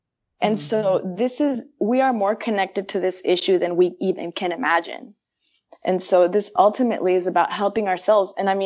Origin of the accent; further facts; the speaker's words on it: Oregon, United States; You know, I was raised in Oregon, and I'm very fortunate that our water here in Oregon has not been privatized.